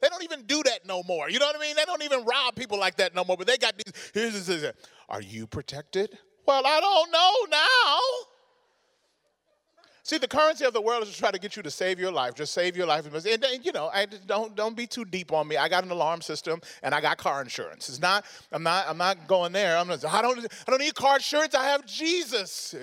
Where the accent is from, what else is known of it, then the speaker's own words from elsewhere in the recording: Mississippi, United States; And, you know, we grew up in Mississippi in a black community.